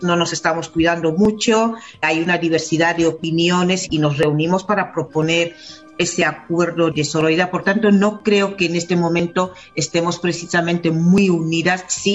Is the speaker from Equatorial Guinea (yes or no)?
yes; Equatorial Guinea; La lucha feminista hasta ahora en Guinea, en mi país, ha sido como una resistencias individuales, ¿no?